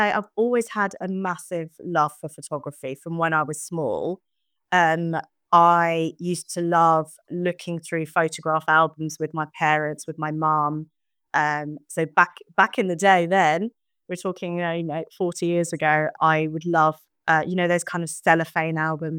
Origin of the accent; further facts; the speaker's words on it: St Albans, East of England, United Kingdom; I come from St. Albans. I was born and raised in St. Albans, lived here all my life, apart from when I went to university to study photography.